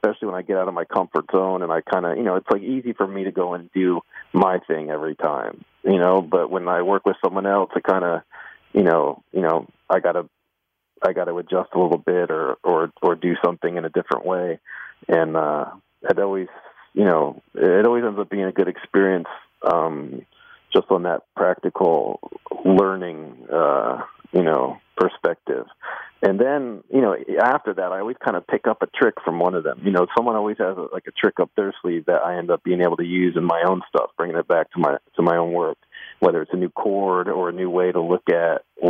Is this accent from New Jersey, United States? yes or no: yes; New Jersey, United States; You know, I grew up in New Jersey, and, you know, I'm pretty much a Jersey, New York style slice guy.